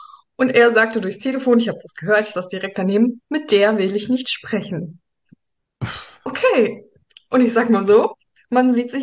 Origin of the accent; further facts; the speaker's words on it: East Germany, Germany; born there; Ostdeutschland.